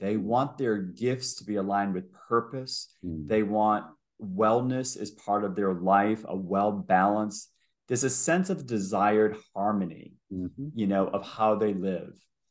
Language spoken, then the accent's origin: English; Boston, Massachusetts, United States; I'm American, grew up in Boston, spent my first 40 years, I'm 51, first 40 years in the United States.